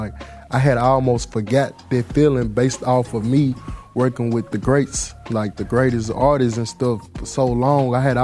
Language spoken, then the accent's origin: English; Memphis, Tennessee, United States; You growing up in Memphis, this is how you want to do, cop the new J's.